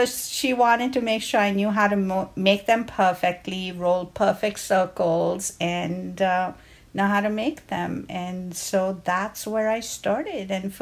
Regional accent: Mumbai, Maharashtra, India; we would go to a store growing up in Bombay that would sell you little tubs of, you know, fresh mayonnaise that was made.

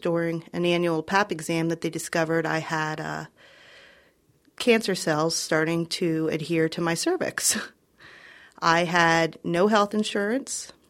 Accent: Doylestown, Pennsylvania, United States; I am from Doylestown, Pennsylvania.

